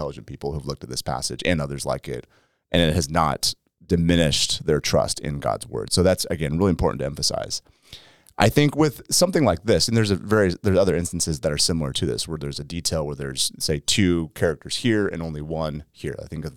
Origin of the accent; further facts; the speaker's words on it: Lynden, Washington, United States; And it's because my hometown, Linden, no one knows where that is.